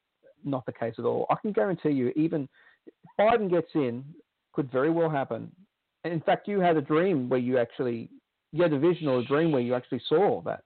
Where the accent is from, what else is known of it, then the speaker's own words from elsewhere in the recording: Australia; And this is a major concern for me being an Australian, because China has been very, very, very belligerent.